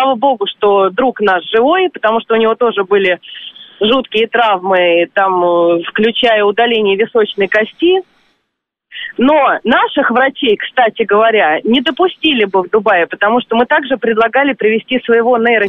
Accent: Moscow, Russia; я из Москвы.

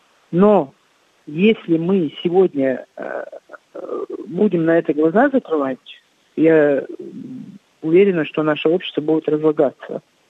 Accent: Chechnya, Russia; я чеченка, я живу в этом обществе и выросла именно на этих традициях.

